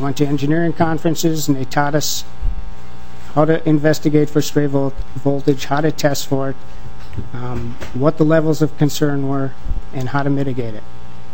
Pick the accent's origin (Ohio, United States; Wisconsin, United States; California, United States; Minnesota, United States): Minnesota, United States; I worked up north for a while in my hometown, which is Tommy Rukavina country, so I hope nobody holds that against me.